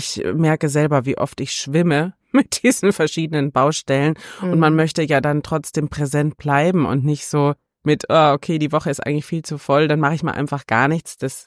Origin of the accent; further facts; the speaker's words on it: Bavaria, Germany; Ich bin ja auch aus Bayern im Ursprung. Ja. Tatsächlich. Ja, aus der Nähe von Regensburg.